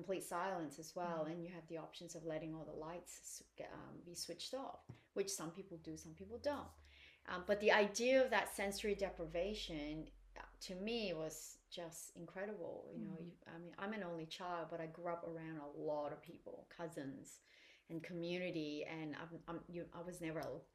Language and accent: English; Canada; also born or lived in Asia; I feel a deep connection to Asia, you know, even though I was born in Asia, but I grew up very sort of westernized, being in Canada.